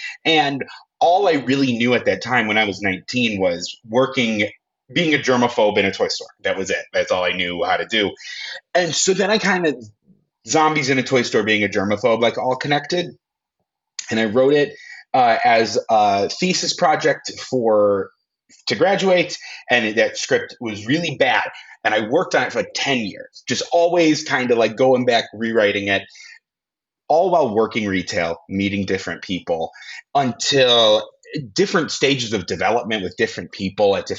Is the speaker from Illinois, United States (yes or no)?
yes; Bloomingdale, Illinois, United States; I'm from Illinois originally, from a northwest suburb of Chicago called Bloomingdale.